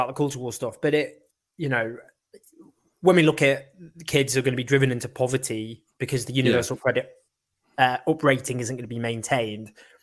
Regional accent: Stockport, North West England, United Kingdom; I grew up in Stockport. I'm not a working class hero.

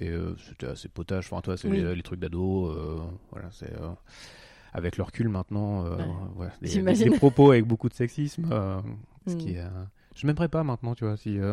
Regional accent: Normandy, France; Et j'ai grandi en Normandie.

